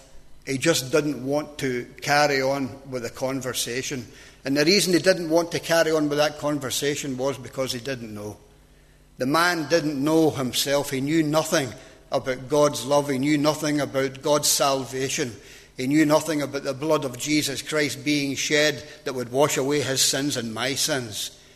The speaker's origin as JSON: {"language": "English", "town": "Glasgow", "region": "Scotland", "country": "United Kingdom", "tie": "born or raised there", "lives_now": "Londonderry, United Kingdom", "said": "You can tell by now that I wasn't born in Londonderry. I was born just outside Glasgow. And I was brought up into a Roman Catholic family over there."}